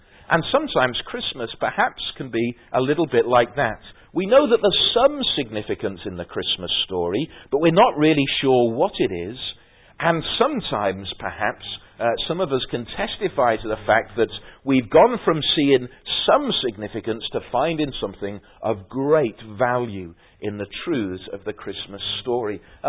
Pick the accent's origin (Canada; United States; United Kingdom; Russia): United Kingdom; Wrexham, Wales; were out near Wrexham, my hometown, and they were out in the fields with metal detectors searching for treasure.